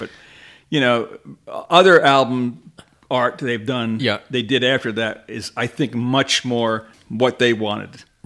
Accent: New Jersey, United States; I was born and raised in Jersey, and I was only 16 when that scene, in 1963.

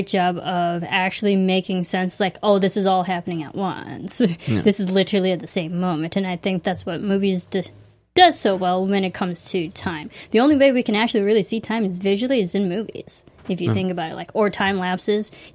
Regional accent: Illinois, United States; way to go, Illinois, for go breeding Chicago. Serial killers. My home state.

